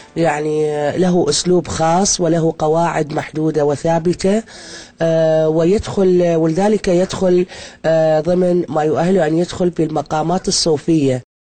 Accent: Iraq; إحنا كمجتمع عراقي عربي مسلم

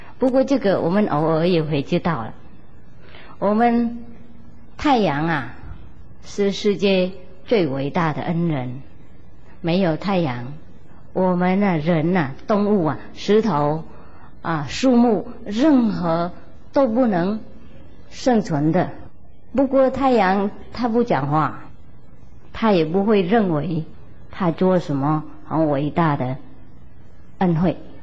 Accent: Taiwan; 而我们台湾人道心很高，所以就听经比较多。

